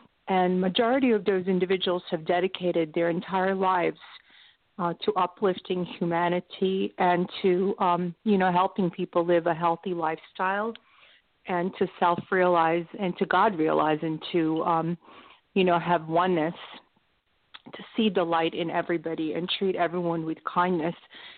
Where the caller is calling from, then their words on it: Palo Alto, California, United States; from Palo Alto, California. So happy to be here with you.